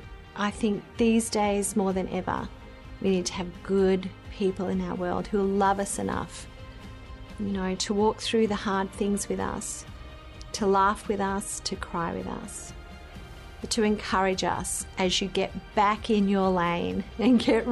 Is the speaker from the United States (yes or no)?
no; Australia; I was going to say BS, but I'm an Australian. That's what we do.